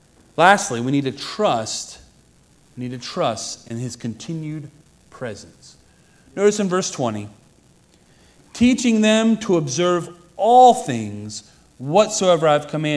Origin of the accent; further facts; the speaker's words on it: West Virginia, United States; I'd never been out of the country. I grew up in West Virginia.